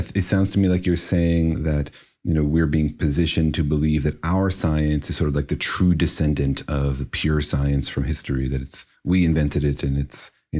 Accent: Los Alamos, New Mexico, United States; I grew up in Los Alamos, and you know, it was deeply a Cold War context

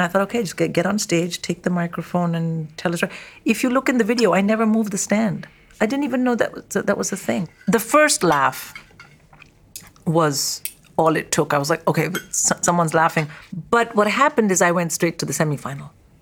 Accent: India; I am from India.

